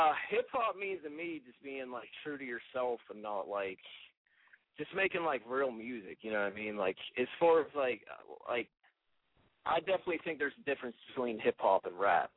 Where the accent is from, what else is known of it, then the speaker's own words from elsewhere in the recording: Pittsburgh, Pennsylvania, United States; Hey, man, I'm an MC from Pittsburgh, straight hip-hop, East Coast style, New York influenced.